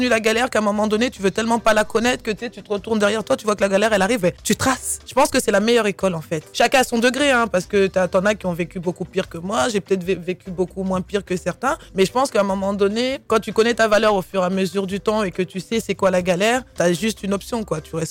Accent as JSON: {"language": "French", "town": "Montreuil", "region": "Île-de-France", "country": "France", "tie": "born or raised there", "said": "J'ai grandi à Montreuil avec mes copines, les Fatou, les Aminata, les Bintou, les wesh wesh, jogging Lacoste, Clientcourt, machin et tout, tu vois. C'est vraiment le parcours d'une jeune africaine issue de banlieue"}